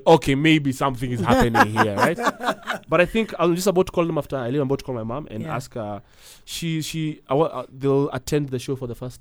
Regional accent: Nyeri, Nyeri County, Kenya; No, I grew up in Nyeri.

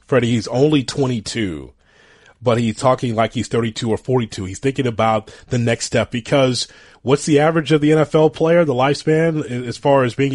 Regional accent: Chicago, Illinois, United States; maybe I'm frou-frou and I'm from Chicago, but I just like to have a bag to carry this stuff in.

